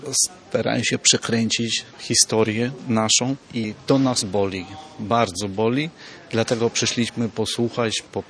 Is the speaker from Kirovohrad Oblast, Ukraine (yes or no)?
no; Ivano-Frankivsk Oblast, Ukraine; now in Poland; Pochodzę z Kresów koło Myi. Kiedyś to dawno było Stanisławowskie województwo, teraz Iwano-Frankowskie. My mieszkamy w Polsce już wielu lat. Jako repatrianci przyjechali na stałe.